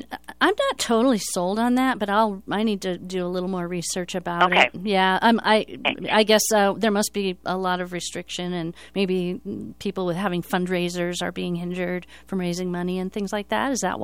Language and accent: English; South Dakota, United States; And I come from South Dakota originally